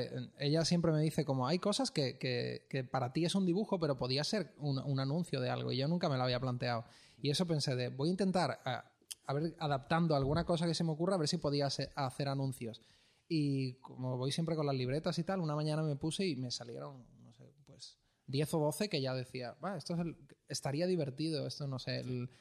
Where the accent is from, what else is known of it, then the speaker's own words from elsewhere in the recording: Utrera, Andalusia, Spain; now in Madrid, Spain; decidí grabarme en un fin de semana que bajé a mi pueblo, que yo soy de Utrera, un pueblo de Sevilla.